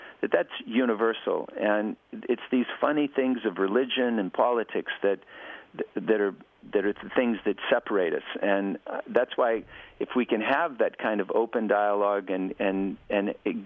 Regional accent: Utah, United States; I grew up in Utah, and the education that I was receiving at that time was filled with fear of the yellow

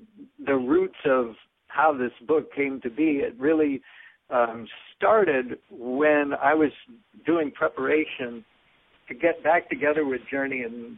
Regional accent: Boston, Massachusetts, United States; In my early years, growing up in Boston, I was a big band fan

